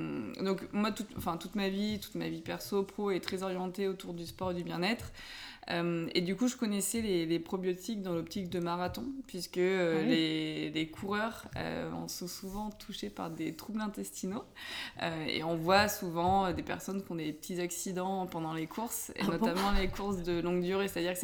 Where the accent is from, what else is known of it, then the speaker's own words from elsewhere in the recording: Chinon, Centre-Val de Loire, France; Alors, j'ai grandi à Chinon, donc c'est une petite ville de Touraine.